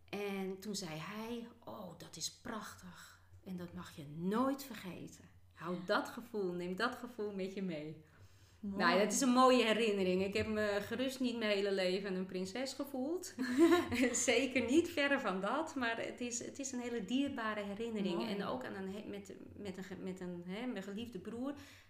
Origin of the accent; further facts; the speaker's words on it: Zaandijk, North Holland, Netherlands; ik ben geboren in Zaandijk. Oh, ja. Aan de Zaan, tussen de molens bijna. En daar heb ik ook op school gezeten. En na de middelbare school ben ik in Amsterdam gaan studeren.